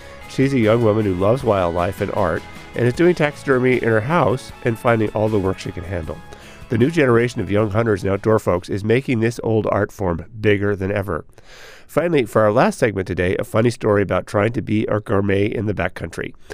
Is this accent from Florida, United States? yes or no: no; Anchorage, Alaska, United States; because I grew up in Anchorage.